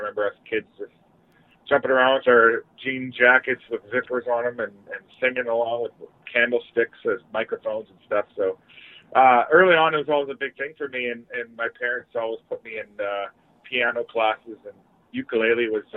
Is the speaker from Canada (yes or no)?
yes; Vancouver, British Columbia, Canada; I grew up in Vancouver area. So when I was growing up in the 90s, you know, the whole Seattle scene was happening like 100 miles from us.